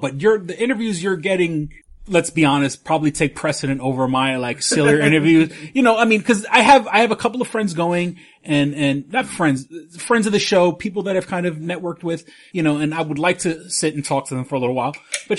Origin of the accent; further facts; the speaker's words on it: Manhattan, New York, United States; now in Rochester, United States; Yes, growing up in Manhattan, I know Manhattan.